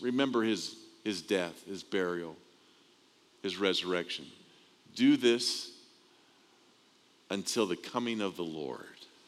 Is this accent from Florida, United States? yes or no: no; California, United States; when my hometown in Southern California was hit with an earthquake, 6.8 earthquake, centered in my hometown.